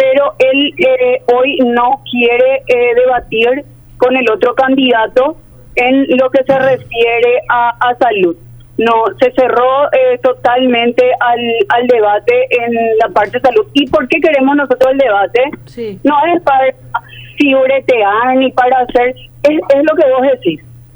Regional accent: Paraguay; somos todos paraguayos

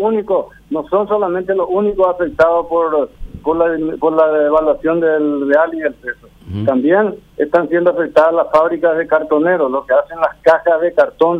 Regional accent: Paraguay

